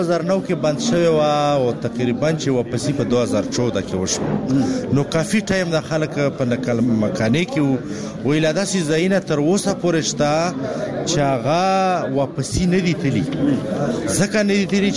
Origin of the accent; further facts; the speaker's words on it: Bara, Khyber Pakhtunkhwa, Pakistan; موږ خو بیسیکلی د باړې یو